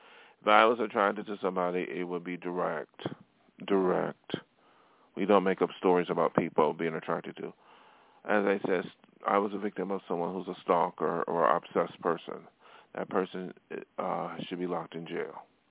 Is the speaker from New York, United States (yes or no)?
yes; Buffalo, New York, United States; now in Los Angeles, United States; I've been in L.A. a very long time, so this is my hometown. It's not Buffalo. Buffalo don't. I respect Buffalo, but Buffalo is in the past, not the present.